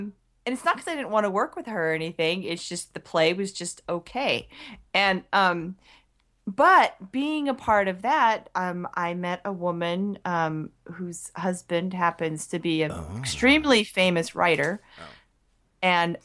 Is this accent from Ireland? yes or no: no; United States; But I'm American pretending to be Canadian.